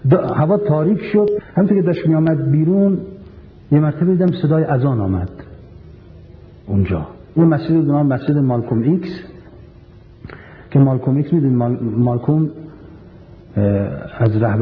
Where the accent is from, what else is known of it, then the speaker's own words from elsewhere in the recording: Iran; من از ایران آمدم